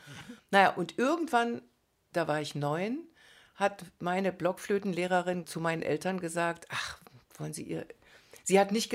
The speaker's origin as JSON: {"language": "German", "town": "Braunschweig", "region": "Lower Saxony", "country": "Germany", "said": "Ich komme aus Braunschweig, aus dem ehemaligen Zonenrandgebiet."}